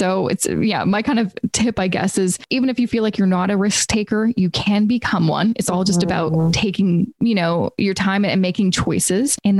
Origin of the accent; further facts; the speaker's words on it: Vancouver, British Columbia, Canada; I'm originally from Vancouver.